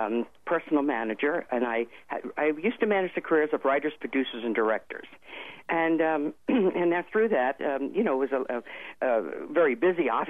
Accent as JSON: {"language": "English", "region": "New York", "country": "United States", "also_born_or_lived": "New Jersey", "moved": "as an adult", "lives_now": "California, United States", "said": "we had just moved to California because I'm an East Coast person. I'm from New York, New Jersey."}